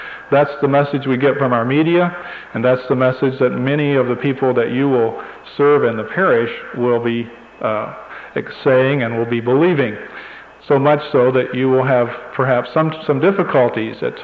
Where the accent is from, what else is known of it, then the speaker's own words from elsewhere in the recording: North Carolina, United States; I was in North Carolina about 2 weeks ago, which is my home state.